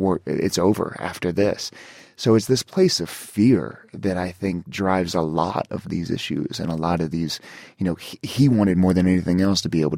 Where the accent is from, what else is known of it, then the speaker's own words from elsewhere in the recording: West Virginia, United States; I mean, I grew up in a gun culture. I grew up in West Virginia in the South. My friends had guns. My family had guns. I mean, so I grew up around that culture.